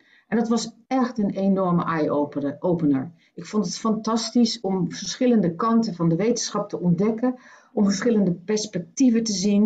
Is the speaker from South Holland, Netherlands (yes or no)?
yes; Schiedam, South Holland, Netherlands; born there; also born or lived in Twente; En ik ben geboren in Schiedam in een christelijk gereformeerd nest.